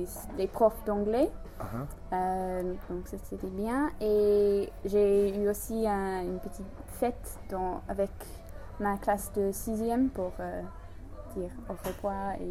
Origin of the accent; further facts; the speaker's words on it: Guernsey; French is a second language; je suis rentrée chez moi à Guernesey pour faire le projet de l'université, voir ma famille et mes amis.